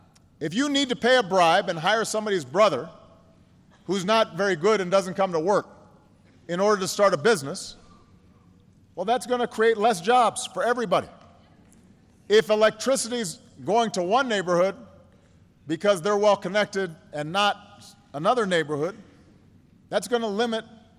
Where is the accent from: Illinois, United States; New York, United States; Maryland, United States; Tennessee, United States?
Illinois, United States; Chicago; My hometown of Chicago was infamous for Al Capone